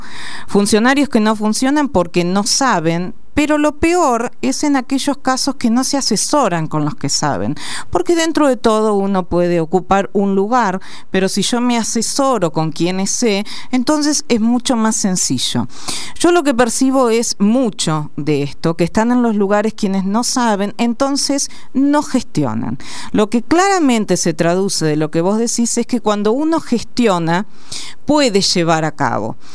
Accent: Carlos Casares, Buenos Aires Province, Argentina; yo que soy de Carlos Casares, provincia de Buenos Aires, a 353 kilómetros de aquí, sí.

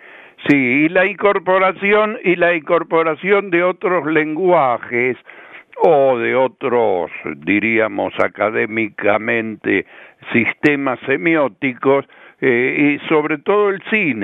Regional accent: Carlos Casares, Buenos Aires Province, Argentina; Yo soy de Carlos Casares, no, así que Así que es algo que he mamado también desde mi infancia.

